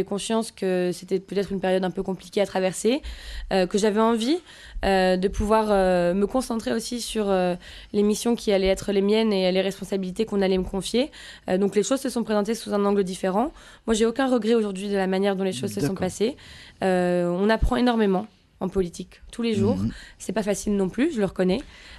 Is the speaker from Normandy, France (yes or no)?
yes; Rouen, Normandy, France; je suis née, j'ai grandi à Rouen.